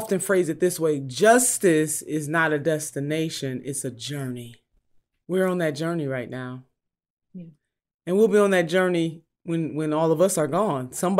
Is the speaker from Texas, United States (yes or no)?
no; Ohio, United States; My home state of Ohio is one of the states that this could become a reality for the November election.